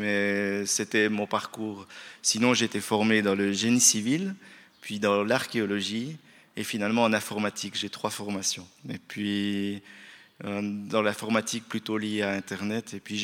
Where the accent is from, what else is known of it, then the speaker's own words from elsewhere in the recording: Moutier, Bern, Switzerland; born there; Je suis né à Moutier.